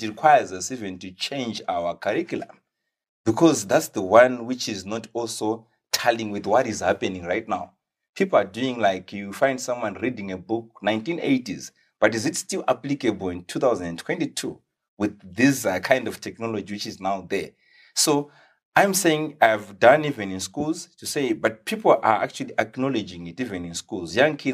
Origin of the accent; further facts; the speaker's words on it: Watsomba, Manicaland, Zimbabwe; English is a second language; So I was born and bred in Watsomba.